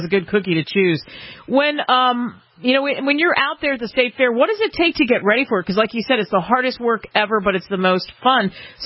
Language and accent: English; New Jersey, United States; I grew up in Jersey, and on the boardwalk, that's all you saw, funnel cakes.